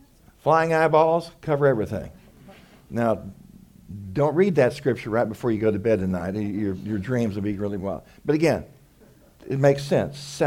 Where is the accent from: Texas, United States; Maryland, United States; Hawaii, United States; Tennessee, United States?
Texas, United States; Again, I grew up in West Texas.